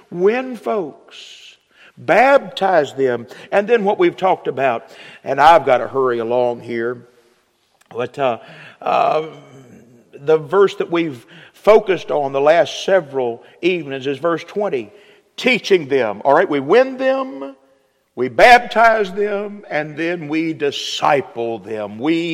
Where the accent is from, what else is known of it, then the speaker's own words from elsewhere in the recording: Virginia, United States; I come from Virginia. That's where I get this accent, okay? I talk normal in Virginia.